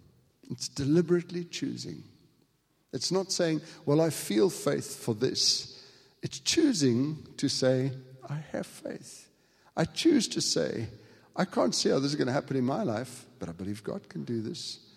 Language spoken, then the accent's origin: English; England, United Kingdom; But you know, we're English, and English people are wise.